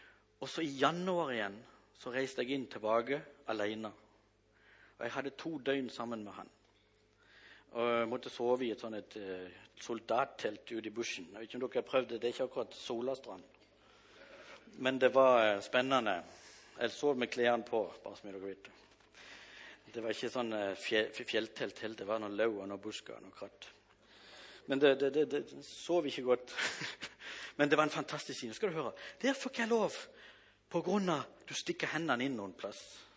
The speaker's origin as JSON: {"language": "Norwegian", "town": "Kvinesdal", "region": "Agder", "country": "Norway", "said": "Jeg kommer fra Kvinnesdal, jeg er sønn av Kari."}